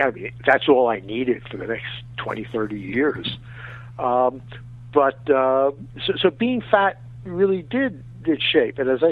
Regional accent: Queens, New York, United States; I mean, all my friends from Queens, you know, were amazed and amused that I became the sports writer.

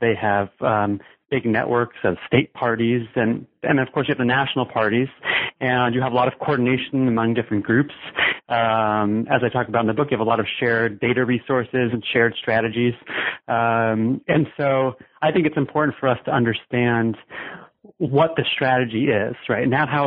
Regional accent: Providence, Rhode Island, United States; I'm from Providence, Rhode Island, so I haven't ventured too far out of New England.

